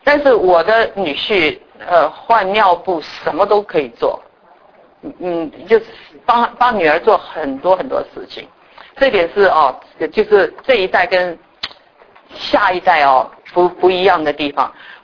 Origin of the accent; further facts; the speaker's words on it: Taichung, Taiwan; 那么我是台中人，可是我是台湾的那种外省人。